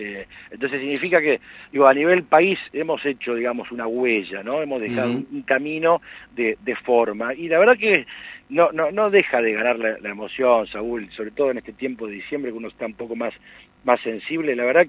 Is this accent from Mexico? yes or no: no; Patagonia, Argentina; siendo patagónico, ¿no?